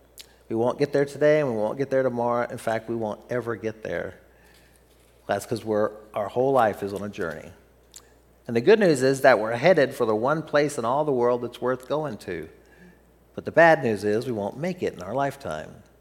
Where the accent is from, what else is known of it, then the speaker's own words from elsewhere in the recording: Texas, United States; I'm talking funny because I'm from Texas. This is how we talk down there.